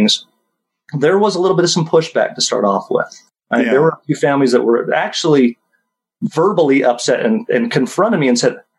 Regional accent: St. George, Utah, United States; I want to go home as to where I grew up. And St. George is my hometown.

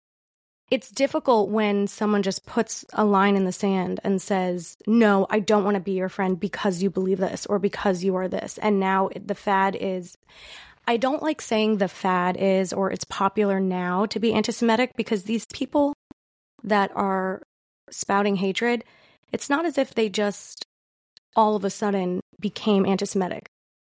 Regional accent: New York, United States; I am from New York, and I grew up reading the New York Times, meaning it was always in my home because I grew up in New York

